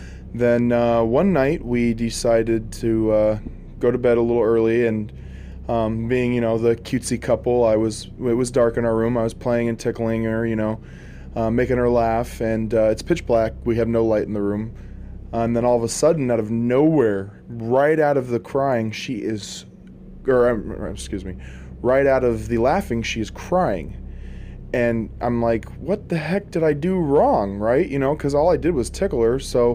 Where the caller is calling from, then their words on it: Bullhead City, Arizona, United States; I'm from Bullhead City, Arizona.